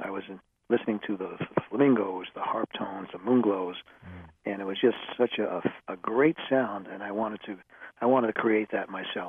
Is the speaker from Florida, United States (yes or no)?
no; New York, United States; No, I was not born in Brooklyn. I was born in Manhattan, the Lower East Side of Manhattan.